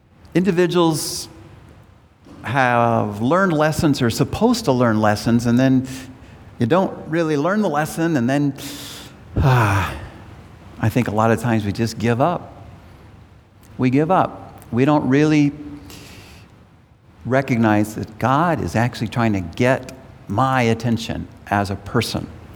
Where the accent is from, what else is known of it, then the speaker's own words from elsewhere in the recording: United States; I say that with a great sense of sadness in my heart as an American